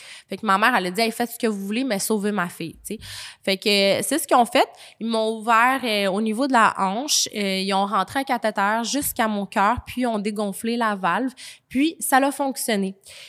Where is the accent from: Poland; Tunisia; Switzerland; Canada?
Canada; Quebec City, Quebec; Moi, à ma naissance, je suis née à l'hôpital Jeffrey Hill à Québec. Donc, quand que je disais que je suis québécoise aussi, ben c'est parce que je suis née à Québec.